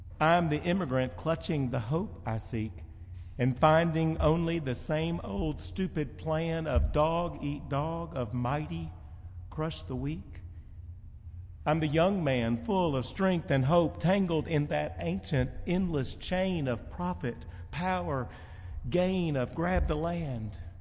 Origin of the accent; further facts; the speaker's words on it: Tennessee, United States; also born or lived in Arkansas; Growing up in East Tennessee and Arkansas